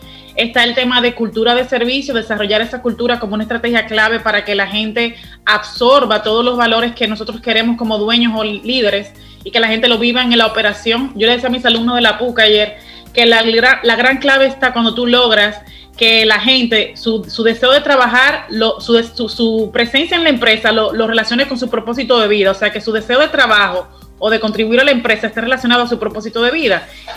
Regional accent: Dominican Republic; Yo ese tema que tú dices de la amabilidad o la forma, la actitud tan buena que tenemos como dominicanos, hay mucho potencial ahí.

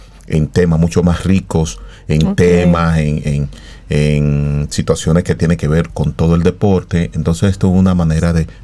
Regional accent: Dominican Republic; De los tres psicólogos deportivos que somos dominicanos

